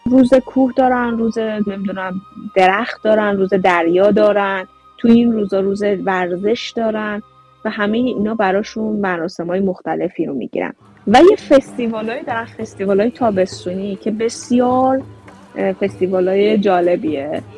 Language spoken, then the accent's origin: Persian; Iran; now in Japan; ما ایرانیم دیگه.